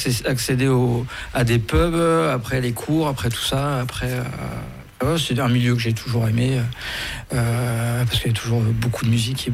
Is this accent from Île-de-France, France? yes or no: yes; Paris, Île-de-France, France; Moi, d'où je viens, je suis parisien.